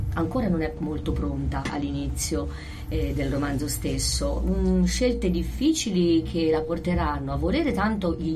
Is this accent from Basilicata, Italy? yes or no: no; Gualdo Tadino, Umbria, Italy; Io sono di Gualdo.